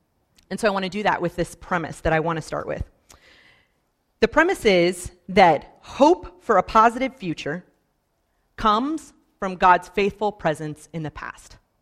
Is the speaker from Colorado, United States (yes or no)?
yes; Colorado, United States; But I'm from Colorado, and so Colorado is really like a desert climate